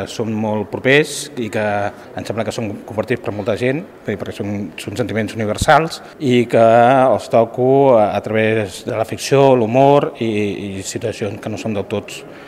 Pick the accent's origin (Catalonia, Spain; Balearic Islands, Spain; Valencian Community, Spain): Catalonia, Spain; Mataró; soc de Mataró